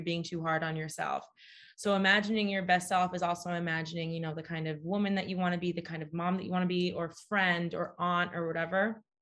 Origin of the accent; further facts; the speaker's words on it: Florida, United States; They're all Disney themed, of course, because we grew up in Florida.